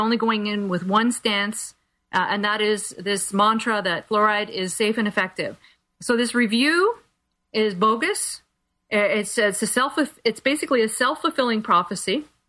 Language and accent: English; London, Ontario, Canada; here in my hometown in London, Ontario